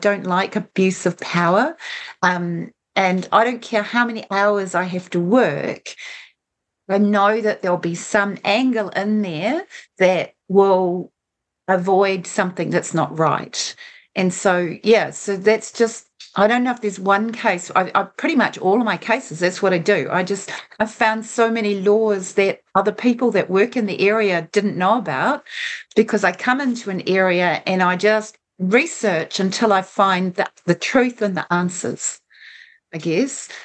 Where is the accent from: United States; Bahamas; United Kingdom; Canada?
United Kingdom; Stevenage, East of England; born there; No, I was born in England. I was born in Hertfordshire.